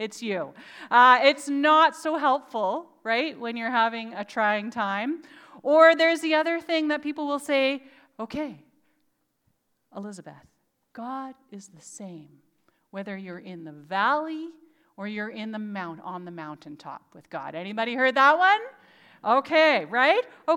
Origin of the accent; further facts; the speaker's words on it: Nanaimo, British Columbia, Canada; And I grew up in Nanaimo, so I, my whole life, have dreamt of doing this West Coast Trail.